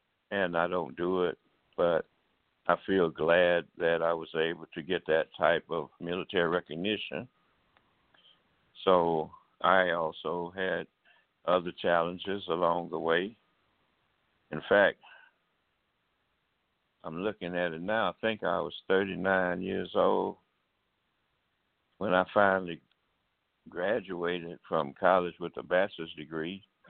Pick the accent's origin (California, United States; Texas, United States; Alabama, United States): Alabama, United States; later received an honorary commission as a lieutenant colonel from the state of Alabama, which is my home state.